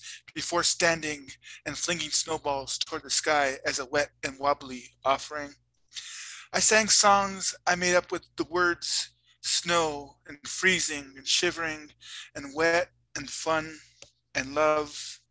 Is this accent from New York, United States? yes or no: no; Las Vegas, New Mexico, United States; now in Denver, United States; I'm originally from Las Vegas, New Mexico. Currently, I'm living in Denver.